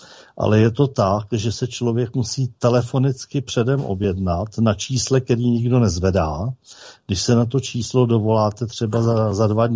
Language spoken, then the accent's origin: Czech; Tachov, Plzeň Region, Czechia; born there; also born or lived in Čistá; svoje rodné město Tachov, ale protože jsem žil velkou část svého života i v malém městečku, nebo spíš městysu Čistá u Rakovníka, kde žilo pár tisíc lidí